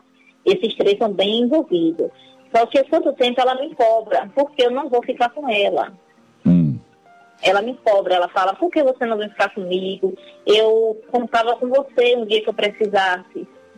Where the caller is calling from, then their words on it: Salvador, Bahia, Brazil; De Salvador.